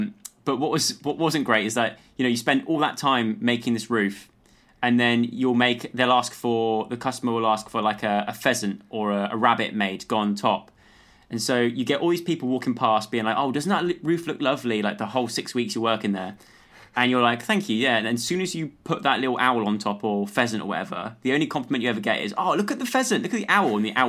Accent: Lacock, South West England, United Kingdom; I grew up in Wiltshire, in a tiny little village.

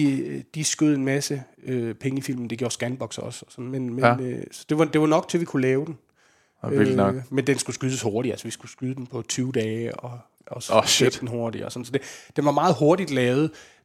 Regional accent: West Jutland, Denmark; Altså, jeg er fra Vestjylland, og han er fra Falster, ikke?

